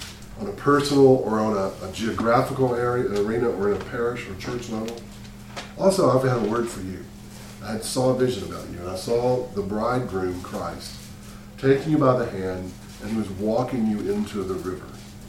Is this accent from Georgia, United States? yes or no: no; Selma, Alabama, United States; I'm from Selma. You guys probably go to Atlanta all the time.